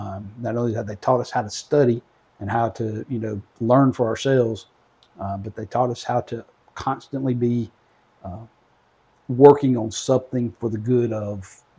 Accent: Southaven, Mississippi, United States; I grew up in South Haven, Mississippi.

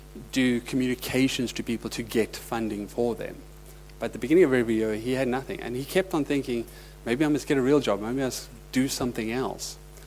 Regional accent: Zimbabwe; born there; I was born in Rhodesia. You guys might think I'm South African, but I was actually born in Rhodesia, in Zimbabwe, now known as Zimbabwe. And most of my family were farmers.

